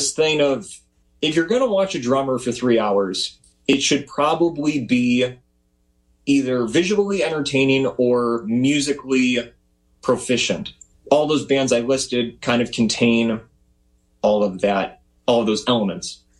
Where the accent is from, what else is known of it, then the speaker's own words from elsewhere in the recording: Greenfield, Wisconsin, United States; Growing up, Greenfield is my hometown.